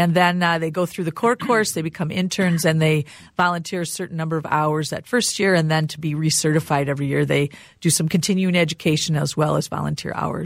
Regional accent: Rochester, United States; I grew up in Rochester, and the house I grew up in, my grandfather had built, and it was full of amazing plants.

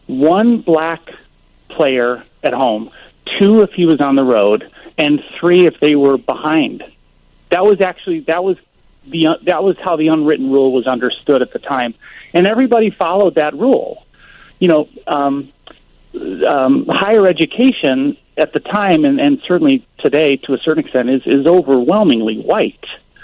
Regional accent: Riverside, Illinois, United States; also born or lived in Chicago; I'm a lifelong Chicagoan. I grew up in Riverside. I went to Fenwick High School. My first job was in the Wrigley Building, working for WTTW, learning how to make documentaries.

